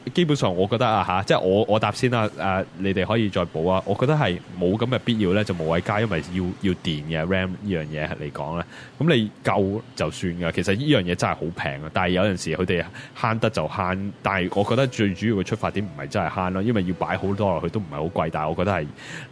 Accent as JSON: {"language": "Chinese", "country": "United States", "said": "我是美国的"}